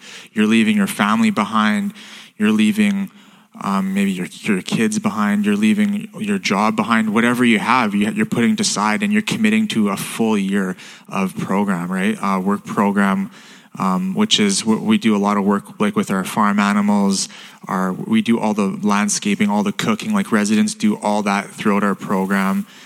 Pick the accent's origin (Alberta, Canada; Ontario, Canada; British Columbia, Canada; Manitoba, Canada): Alberta, Canada; Edmonton; I grew up in Edmonton, Alberta, born and raised in Edmonton.